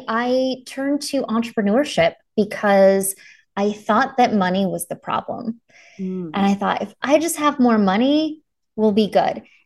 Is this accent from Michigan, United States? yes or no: no; Wisconsin, United States; also born or lived in East Coast; now in Kansas City, United States; I'm in Kansas City. So I'm in the Midwest. I actually grew up in northern Wisconsin, but wow. I've been here since 2005.